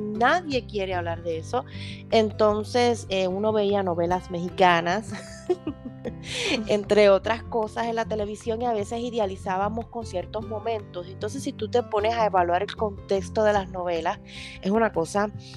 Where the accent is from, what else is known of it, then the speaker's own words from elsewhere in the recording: Puerto Rico; En Puerto Rico, de donde yo vengo, las mamás no nos hablaban de absolutamente nada.